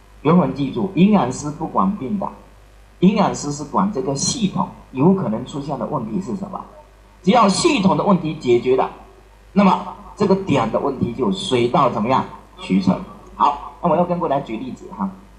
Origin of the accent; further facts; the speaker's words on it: Shenzhen, Guangdong, China; 这就是我们深圳人的风格吗？